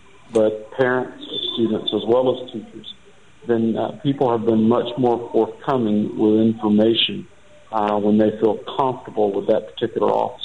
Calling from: Morocco; Yes, I'm here, and I'm actually calling from Morocco.

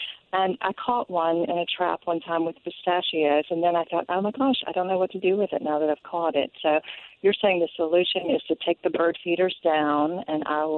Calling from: Nashville, Tennessee, United States; I'm calling from Nashville, Tennessee.

